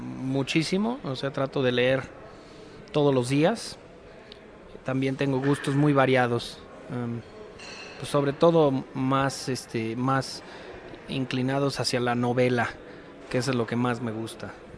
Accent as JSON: {"language": "Spanish", "country": "Mexico", "tie": "born or raised there", "said": "como mexicano crecí más con el fútbol soccer. Pero como paso bastante tiempo en Estados Unidos, específicamente en Nueva Orleans"}